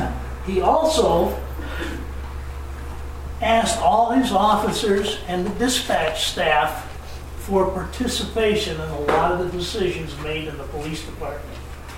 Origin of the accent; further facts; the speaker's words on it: New York, United States; I came here from Saratoga County, New York, to become the first full-time officer and police chief in Hinesburg.